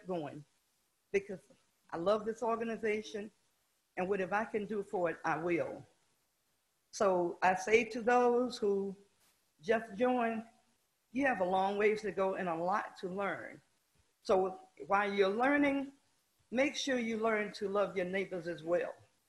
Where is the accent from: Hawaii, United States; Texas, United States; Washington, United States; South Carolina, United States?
South Carolina, United States; Clinton; now in Columbia, United States; I was born in Lawrence County, grew up in Clinton, went to school in Spartanburg, college in Greenville, and ended up in Columbia.